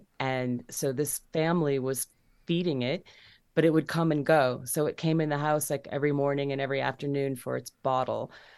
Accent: Ottumwa, Iowa, United States; So that's what brought me back to Iowa the summer of 2010. And I, after the state fair, I visited my hometown of Ottumwa, and I discovered the American Gothic House was nearby, and I ended up moving in.

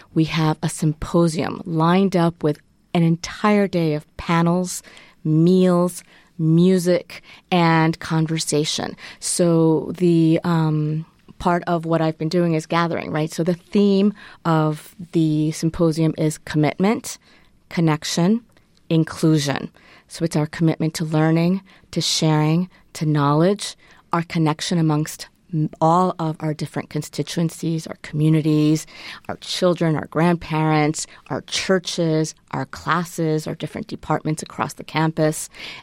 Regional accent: West New York, New Jersey, United States; also born or lived in Spain; I am from the Northeast. My parents are Cuban, and I was born in Spain. I was born in transit. They fled their exiles from Cuba, and I was born in Spain, raised in the Northeast, mostly West New York, New Jersey, and New York City itself.

